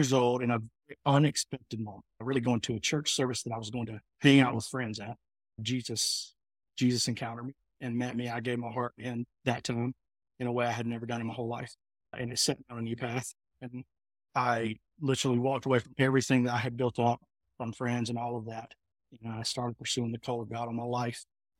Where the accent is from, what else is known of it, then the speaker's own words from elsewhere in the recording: South Carolina, United States; now in Oklahoma, United States; I grew up in South Carolina, pastor's kid, upstate South Carolina, diehard Clemson fan. Here in Oklahoma.